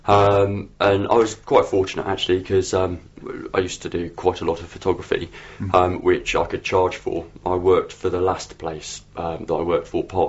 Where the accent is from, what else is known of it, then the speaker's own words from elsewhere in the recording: Derby, East Midlands, United Kingdom; also born or lived in Newcastle; I was at uni in Newcastle. I grew up in Derby, which is why I actually say Bath and Grass properly. That's it. But it is now quite tinged with the southern kind of thing, but I've kept my short A's, I'm pleased to say.